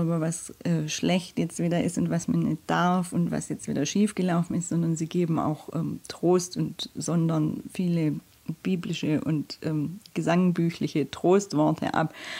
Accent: Baden-Württemberg, Germany; warum gerade die Baden-Württemberger in der Stuttgarter Gegend so sind, wie sie sind.

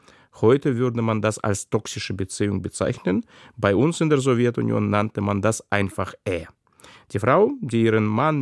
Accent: Minsk, Belarus; now in Germany; In letzter Zeit muss ich immer wieder an eine Geschichte aus meiner Heimatstadt Minsk denken.

